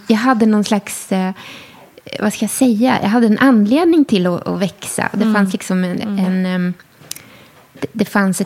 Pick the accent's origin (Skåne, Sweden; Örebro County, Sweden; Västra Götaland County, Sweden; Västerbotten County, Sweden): Skåne, Sweden; och till Österlen där jag är uppvuxen.